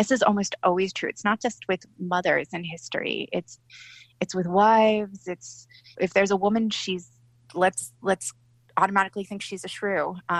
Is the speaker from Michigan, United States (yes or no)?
no; California, United States; I'm from California. I'm a woman.